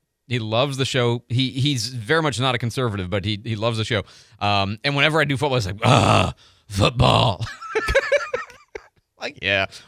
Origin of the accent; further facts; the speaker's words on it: Downers Grove, Illinois, United States; I'm from Downers Grove North, so you never ever cheer for Naperville North.